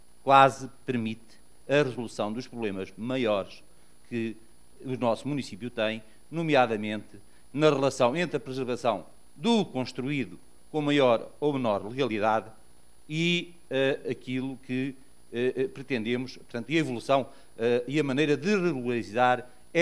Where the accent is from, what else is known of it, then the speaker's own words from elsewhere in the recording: Pombal, Leiria, Portugal; Eu sou da zona centro do país, portanto sou de Pombal